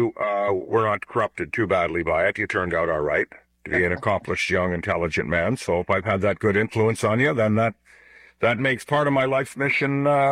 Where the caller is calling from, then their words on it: Ontario, Canada; I'm opening the summer cottage up here north of Kingston, which has been in the family. Well, next year it'll be 200 years.